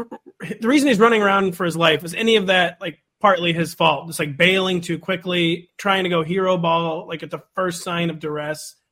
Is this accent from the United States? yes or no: yes; St. Louis, Missouri, United States; listen, I'm from St. Louis, man. I can make fun of other towns.